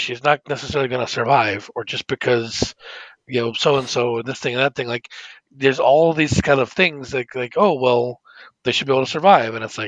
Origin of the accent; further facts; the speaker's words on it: Prescott, Arizona, United States; the descriptions that even when I was younger reminded me of Prescott. And like, so it reminded me of my hometown in a lot of respects.